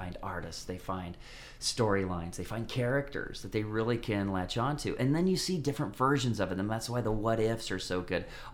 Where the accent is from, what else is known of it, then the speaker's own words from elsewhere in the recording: United States; moved away; growing up in the States and coming here, you know, it's a change.